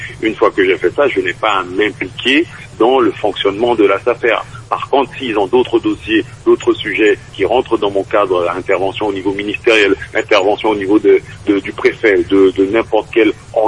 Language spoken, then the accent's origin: French; French Guiana; surtout que je venais de loin, de la Guyane, pour défendre mon territoire, défendre notre territoire.